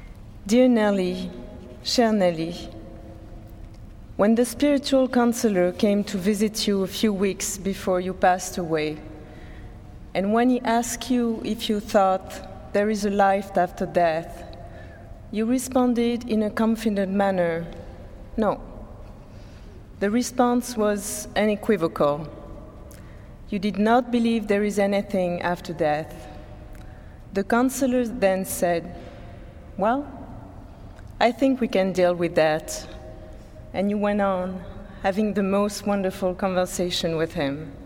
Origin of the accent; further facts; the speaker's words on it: Limoges, Nouvelle-Aquitaine, France; 100 kilometers from Limoges, my hometown in France. I listened to what happened so close to the place where I grew up years later